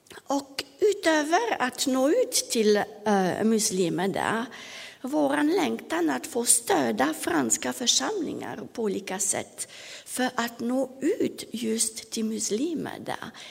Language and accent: Swedish; Switzerland; now in France; Jag kommer från Schweiz